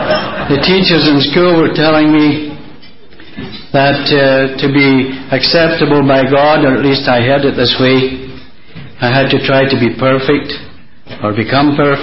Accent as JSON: {"language": "English", "region": "Scotland", "country": "United Kingdom", "tie": "born there", "said": "Actually, I'm half Irish and half Scots. A terrible dilemma. Half of me has wanted to get drunk all my life, and the other half wouldn't pay for it. I understand there are a lot of Irishmen in Butte. I may come back to you later. I was born in a little village, a mining town like this in Scotlan"}